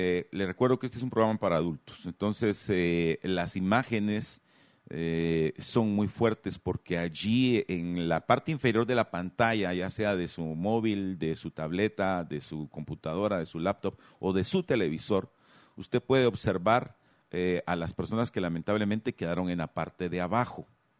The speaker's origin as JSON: {"language": "Spanish", "country": "Guatemala", "said": "Y así somos los chapines."}